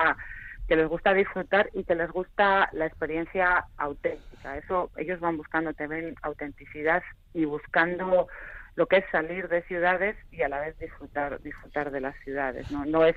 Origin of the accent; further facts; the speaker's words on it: Miranda de Ebro, Castile and León, Spain; yo que soy de Miranda, fíjate, estamos al lado de La Rioja, estamos muy cerca de Ribera, aquí el vino es barato.